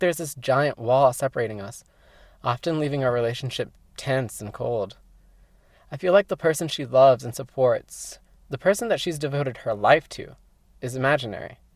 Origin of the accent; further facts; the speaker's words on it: Texas, United States; I'm from Texas.